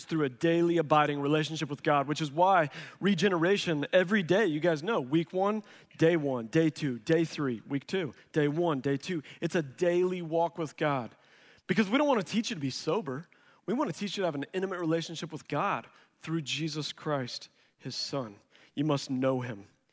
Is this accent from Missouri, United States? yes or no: yes; Missouri, United States; Growing up in Missouri, we'd be out fishing on Table Rock Lake.